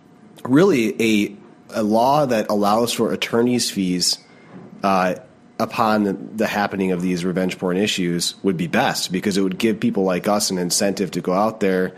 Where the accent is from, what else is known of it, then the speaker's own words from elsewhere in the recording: Flint, Michigan, United States; I grew up in the Flint area.